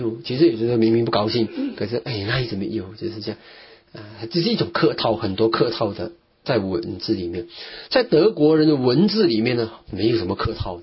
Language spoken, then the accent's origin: Chinese; Malaysia; 我们马来西亚人讲雷